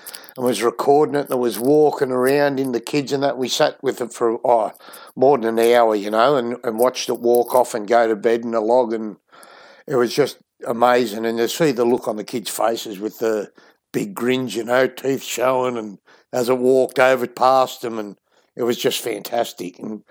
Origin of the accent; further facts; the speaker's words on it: Sydney, New South Wales, Australia; moved away as an adult; now in Western Australia, Australia; Well, I grew up in Sydney, and after, I think when I was about 34, I got a bit crook and I come over here with my wife, got offered a good job.